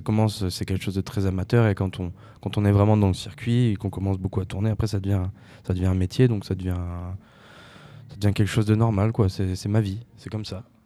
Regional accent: Périgueux, Nouvelle-Aquitaine, France; un grand concours de chansons qui se passe chez moi à Périgueux qui s'appelle La Truffe d'Argent.

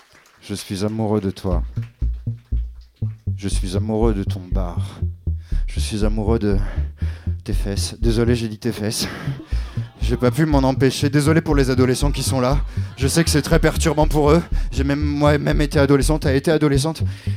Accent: Hauts-de-France, France; Et nous, on vient des Hauts-de-France, d'ailleurs.

